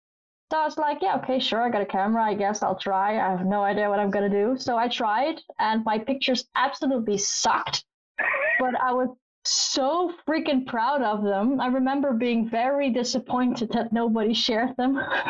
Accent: Netherlands; English is a second language; I'm from the Netherlands. We also call it Holland for people that don't know the Netherlands.

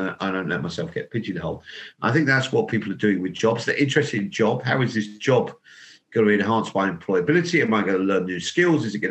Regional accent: East Midlands, United Kingdom; So I'm from Northamptonshire.

